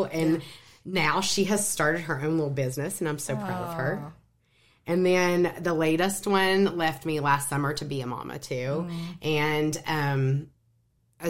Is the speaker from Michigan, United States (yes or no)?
no; Tennessee, United States; Tennessee is my hometown.